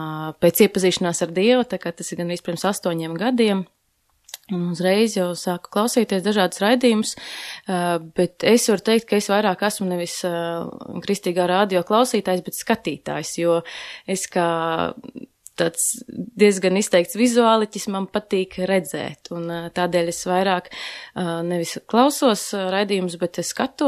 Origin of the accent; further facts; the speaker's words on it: Gulbene, Gulbene Municipality, Latvia; now in Riga, Latvia; Es esmu meitene no laukiem, no Gulbenes. Bet nu jau vairāk kā pusdzīvi dzīvo Rīgā, laikam gadu 17